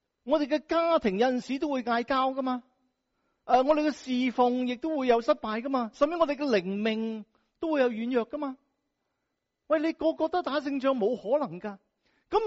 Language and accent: Chinese; China; 我们中国人看个人拜神电走